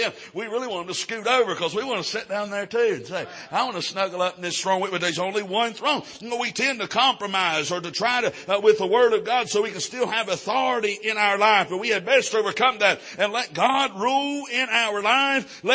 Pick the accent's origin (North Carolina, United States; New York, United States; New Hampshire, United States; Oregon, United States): North Carolina, United States; You know, we're from North Carolina, brother. I ain't never seen a Taco John's.